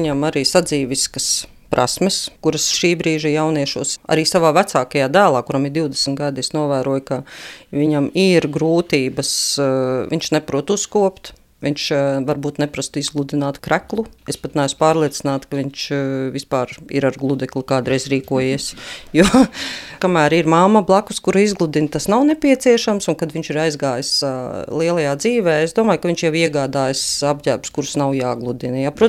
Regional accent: Riga, Latvia; līdzīga vide, kurā mēs esam auguši abi Rīgā, abi 80.

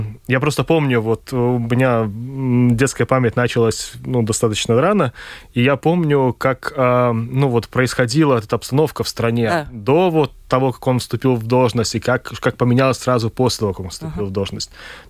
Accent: Belarus; мы, белорусы, мирные люди

